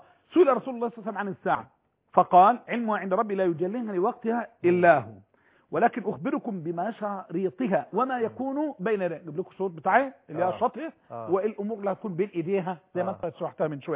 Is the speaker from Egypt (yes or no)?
yes; Egypt